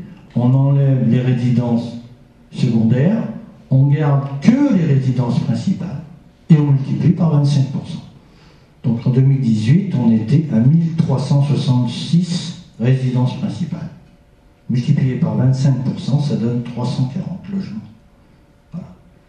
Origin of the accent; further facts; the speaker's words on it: Breuillet, France; born there; Moi, je suis né à Breuillet, il n'y avait pas de maison entre Breuillet et Lortuge.